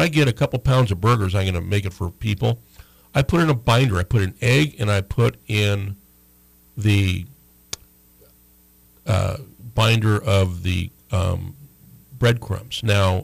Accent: Fairbanks, Alaska, United States; Growing up in Fairbanks, that's the cheese we got, and I still like my Velveeta cheese.

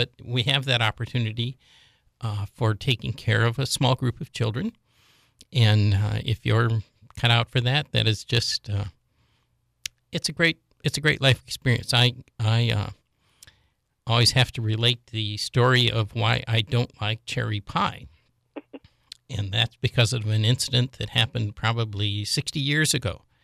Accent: Minnesota, United States; We grew up in Minnesota, and I was back there, oh, I don't know, 20, 25 years later, and met my babysitter

